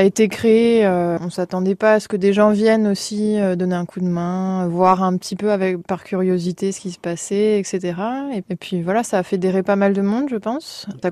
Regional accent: Strasbourg, Grand Est, France; Oui, alors moi, j'ai grandi à Strasbourg et il y a 6 ans maintenant, je suis venue m'installer dans le village de ma grand-mère à Nantes.

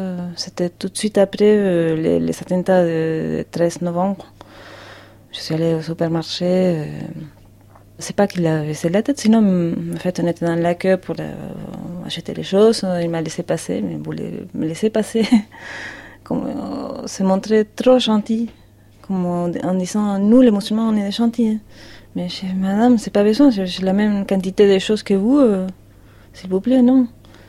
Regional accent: Argentina; now in Paris, France; moi j'ai une apparence d'européenne, mais je viens de l'Argentine.

